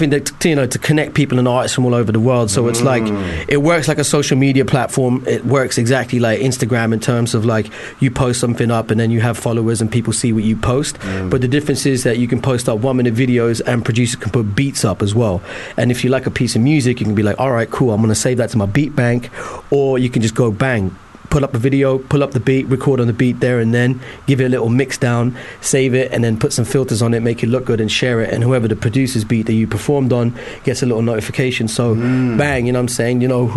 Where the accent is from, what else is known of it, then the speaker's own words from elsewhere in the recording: Dubai, United Arab Emirates; I grew up in Dubai, and I was kind of growing up in a place